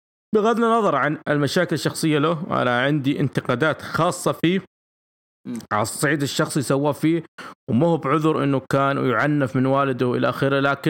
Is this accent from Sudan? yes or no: no; Buraidah, Al-Qassim, Saudi Arabia; أنا عندي حاجات أنا أخذها من عندنا في بريدة